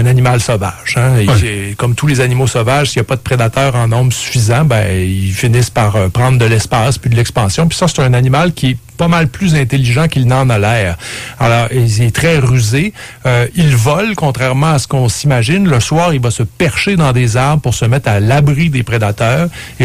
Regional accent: Quebec, Canada; Tu sais, moi, je viens des cantons de l'Est, près de Lac Mégantic.

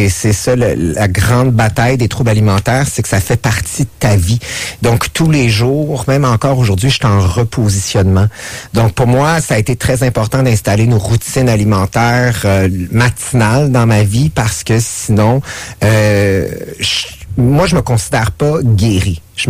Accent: Saint-Jean-sur-Richelieu, Quebec, Canada; Je viens de Saint-Jean-sur-Richelieu. J'ai 41 ans.

